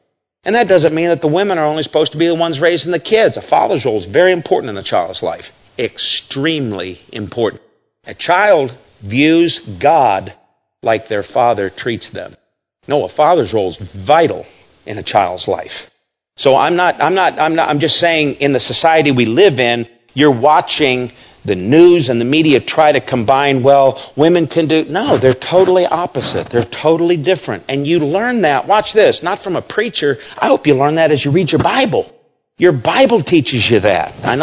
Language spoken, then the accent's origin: English; United States; born there; I feel very blessed to have been born in America. I'm glad I'm an American